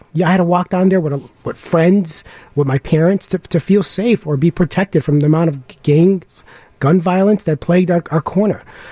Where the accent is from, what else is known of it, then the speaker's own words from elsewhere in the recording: Chicago, Illinois, United States; I was born and raised in Pilsen for the past 33 years of my life, and I love my community.